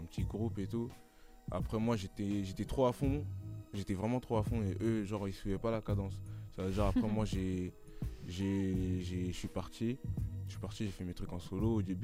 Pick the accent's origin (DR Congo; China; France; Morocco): DR Congo; Après, je suis congolais